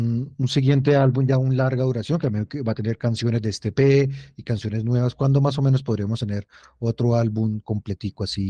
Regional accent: Cali, Valle del Cauca, Colombia; moved away; yo salí de Cali hace casi 20 años, hace 18 años. Me fui de Cali en el año 2006

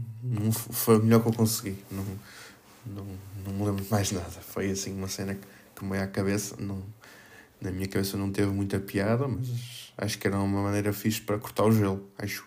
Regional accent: Felgueiras, Porto, Portugal; Bem, como eu já vos disse, sou de Felgueiras

